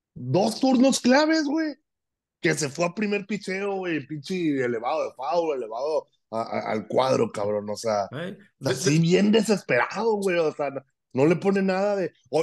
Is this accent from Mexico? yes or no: yes; Mexico; No sé por qué lo estoy pensando como mexicano, güey.